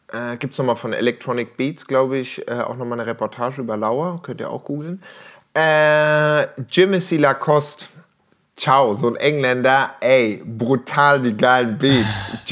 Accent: Switzerland; now in Berlin, Germany; ich bin Schweizer

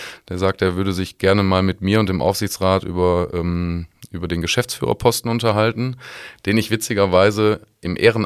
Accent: Schönebeck, North Rhine-Westphalia, Germany; born there; Ich bin gebürtiger Schönebecker

